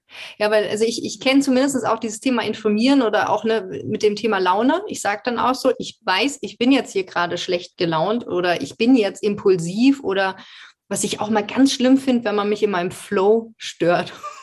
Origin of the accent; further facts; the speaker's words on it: East Germany, Germany; ich komme ja auch aus dem Osten